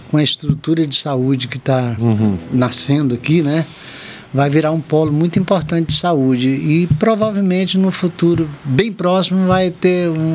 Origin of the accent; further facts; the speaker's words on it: Araguaia region, Brazil; Então, você sabe que eu sou da região do Araguaia, e minha fonte de inspiração é lá, pesquisa indígena, regionalismo, essa coisa.